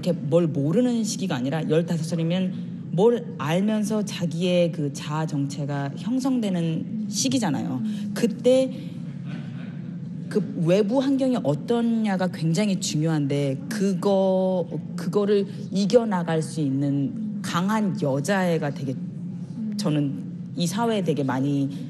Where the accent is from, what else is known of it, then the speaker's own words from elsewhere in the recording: South Korea; 내가 남한 사람인데 북한에서 이런 일이 있는 거를 전혀 몰랐다는 게 놀랍기도 하고 부끄럽기도 하고